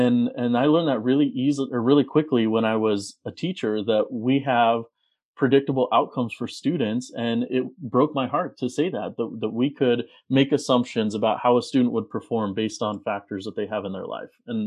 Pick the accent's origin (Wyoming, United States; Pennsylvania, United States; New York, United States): Wyoming, United States; growing up in Wyoming, and my dad is from Algeria, so you know, he immigrated over in the mid 70s.